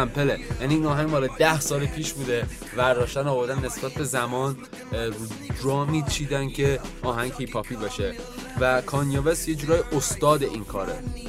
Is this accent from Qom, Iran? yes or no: no; Tehran, Tehran Province, Iran; born there; نصف کرد نصف ترک، ولی خودم و خانوادم بیشتر متولد تهران هستم. ولی خب اصلیتمون دیگه داشتیم.